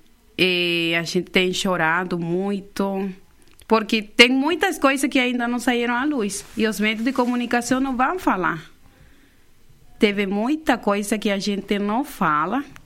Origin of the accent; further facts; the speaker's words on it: Venezuela; moved away as an adult; now in Brazil; Eu saí da Venezuela com uma menina.